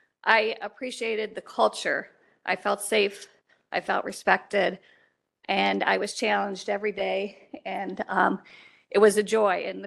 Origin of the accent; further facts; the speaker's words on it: Lakewood, Ohio, United States; I was raised in Lakewood and spent my whole life in the metro parks.